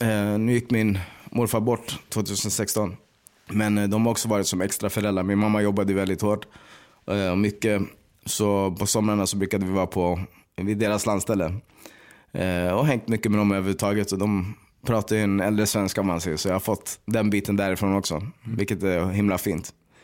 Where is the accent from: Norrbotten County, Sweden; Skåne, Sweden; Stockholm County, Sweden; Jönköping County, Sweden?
Stockholm County, Sweden; Stockholm; born there; Flyttade under en veva till Örebro innan jag föddes dock. Jag är född i Rinkeby. Och de... skilde sig väl när jag var 5, tror jag. Min mamma är ifrån, hon är född i Sundsvall.